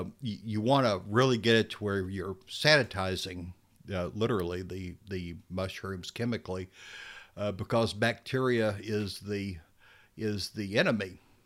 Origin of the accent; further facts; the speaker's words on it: Texas, United States; So I wonder how come I never found any mushrooms like that when I was growing up in West Texas.